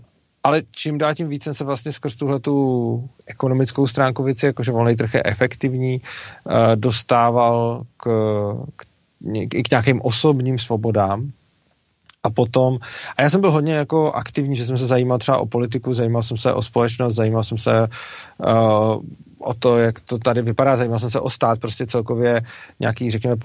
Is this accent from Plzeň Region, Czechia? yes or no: yes; Plzeň, Plzeň Region, Czechia; Jo, já jsem Plzeňák, chodil jsem na Mikulášský gymnázium.